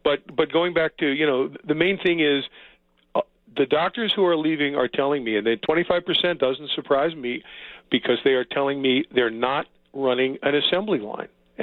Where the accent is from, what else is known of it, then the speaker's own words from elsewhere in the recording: New York, United States; Dan, I'm a New Yorker, and I don't like pastrami, so I get it.